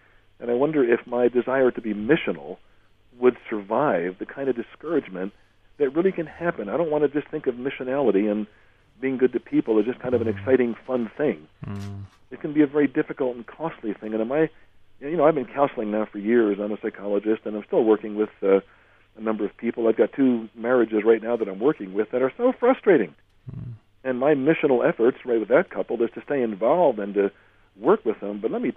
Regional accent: United Kingdom; speaking as a Brit

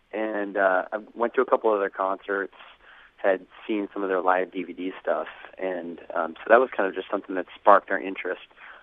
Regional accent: Pennsylvania, United States; But we grew up in Northwest PA, just kind of a small town, about 1,000 people.

